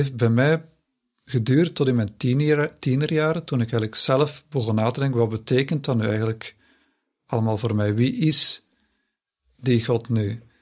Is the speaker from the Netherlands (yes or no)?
no; Haasrode, Flemish Brabant, Belgium; also born or lived in Leuven; Ik ben geboren in Leuven in 1989. En ik ben opgegroeid in Haasrode, dus ook in de buurt van Leuven. En ik ben naar school gegaan in Heverlee, dus bij de Annunciaten, het Heilig Hart. En dat is een katholieke school.